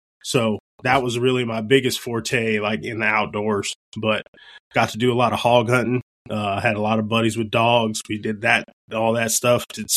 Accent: Goliad, Texas, United States; Like I grew up in South Texas. It's in a town called Goliad. If you know anything about Texas history, I hope you do.

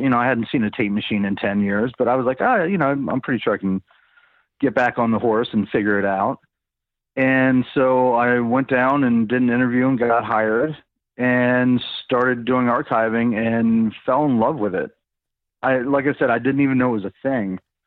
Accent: Maryland, United States; I'm originally from Maryland, and I really wanted to be a session guitar player.

